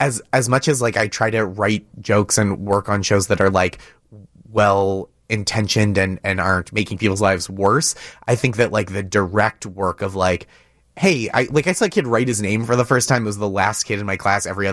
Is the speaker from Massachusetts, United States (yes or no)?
yes; Boston, Massachusetts, United States; like I'm from Boston originally, and I'm such a hometown guy